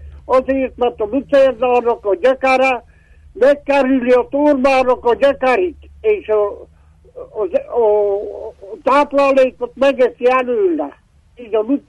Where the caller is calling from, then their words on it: Miercurea Ciuc, Harghita, Romania; Én Csíkszeredából vagyok.